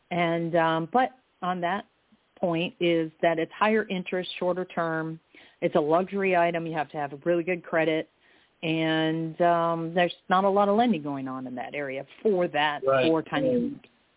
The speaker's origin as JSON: {"language": "English", "region": "Ohio", "country": "United States", "tie": "born or raised there", "also_born_or_lived": "Virginia", "lives_now": "Florida, United States", "said": "My background, I was born and raised in Ohio, lived in Virginia a little bit. I've been in Florida since 1985"}